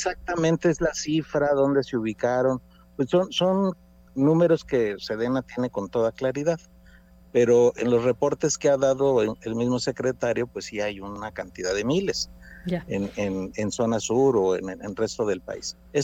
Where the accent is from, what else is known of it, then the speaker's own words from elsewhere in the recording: Mexico; De esos 221,000, más de 80,000 somos mexicanos.